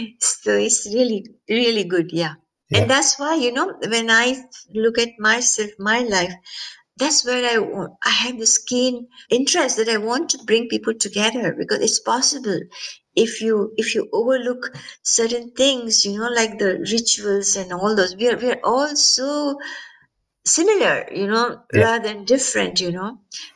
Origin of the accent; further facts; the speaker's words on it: India; born there; And I was born in India.